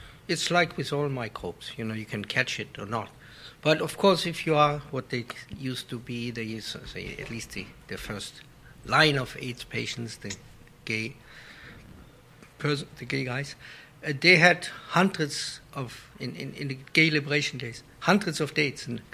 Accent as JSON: {"language": "English", "country": "Germany", "said": "This is why I came to this country from Germany."}